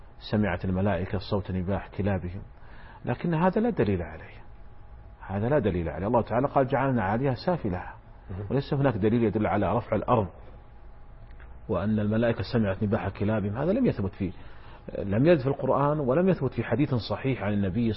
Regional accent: Saudi Arabia; هو عندنا في المملكة العربية السعودية

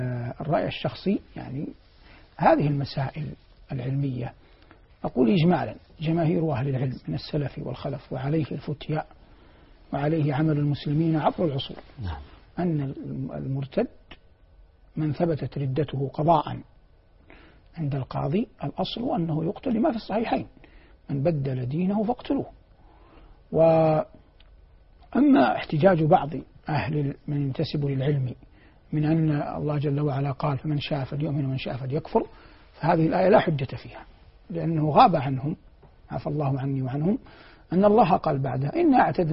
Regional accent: Saudi Arabia; ونحن مثلا في بلادنا المملكة العربية السعودية حرصها الله

